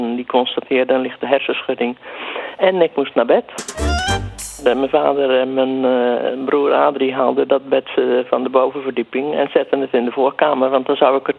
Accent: Brouwershaven, Zeeland, Netherlands; In de jaren 50, in Brouwershaven.

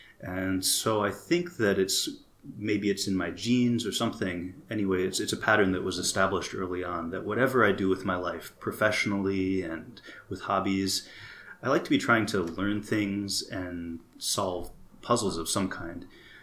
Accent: Minneapolis, Minnesota, United States; So I really consider the Twin Cities, especially Minneapolis, to be my hometown, if anywhere is.

